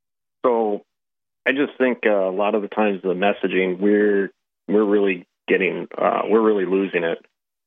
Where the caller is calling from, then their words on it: Minnesota, United States; I am calling from Minnesota.